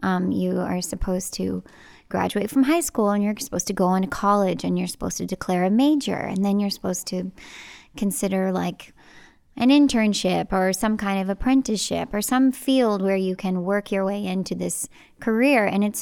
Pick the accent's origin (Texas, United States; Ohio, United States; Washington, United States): Texas, United States; Right. I'm from Texas.